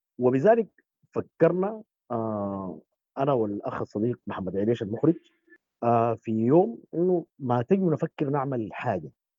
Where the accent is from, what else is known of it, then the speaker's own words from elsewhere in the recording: Darfur, Sudan; مع انه انا انتمي الى دارفور، يعني انا دارفوري الاصل.